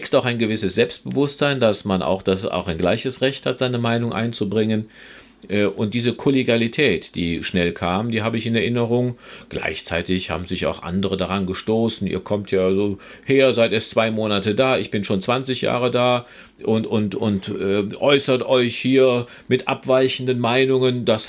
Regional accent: Rheinbach, North Rhine-Westphalia, Germany; also born or lived in Meckenheim; Ich selber bin ja in Rheinbach aufgewachsen, in Meckenheim geboren und in Rheinbach aufgewachsen, wo auch meine Eltern noch leben.

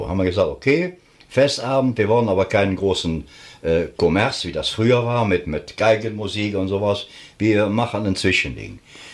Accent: Rhineland, Germany; Wir sind halt eben Rheinländer und der Rheinländer, der neigt ja auch dazu, das Ganze ein bisschen lockerer zu sehen.

